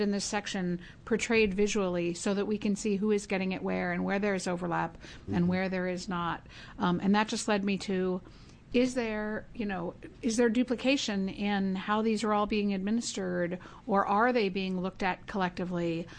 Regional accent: Portland, Oregon, United States; So I'm from Northeast Portland, and we meet with the Multnomah area superintendents.

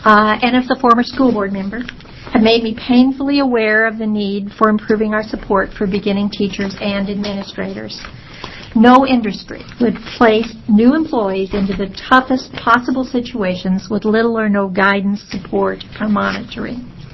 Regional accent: United States; I'm from Lincoln County.

